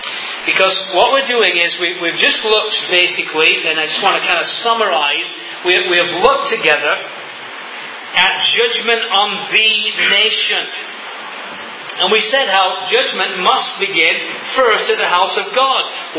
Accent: England, United Kingdom; I say that as an Englishman who has seen the principle of the Abrahamic covenant worked out in my own nation.

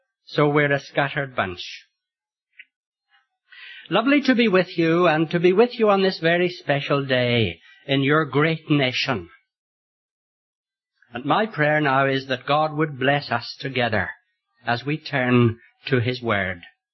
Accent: Belfast, Northern Ireland, United Kingdom; moved away as an adult; also born or lived in Ethiopia / England; Yes, Northern Ireland is my home. I was born in Belfast, and at the age of 24, I went to Africa. Served the Lord there for some 17 years as a missionary in Ethiopia. Now I live again in Ireland

